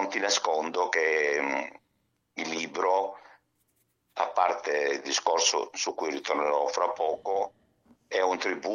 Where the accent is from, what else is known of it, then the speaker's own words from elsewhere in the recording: Scigliano, Calabria, Italy; il mio paese di origine è Scigliano, in provincia di Cosenza